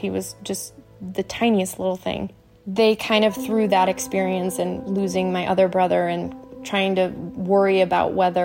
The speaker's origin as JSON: {"language": "English", "region": "Michigan", "country": "United States"}